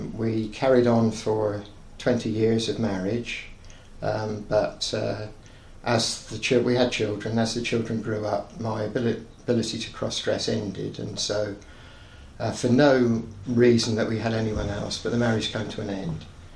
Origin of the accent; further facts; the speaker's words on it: Cowes, South East England, United Kingdom; also born or lived in Isle of Wight; Grew up in the Isle of Wight at Cowes. Very happy family background. Both parents were Christian. I grew up in Cowes Baptist Church.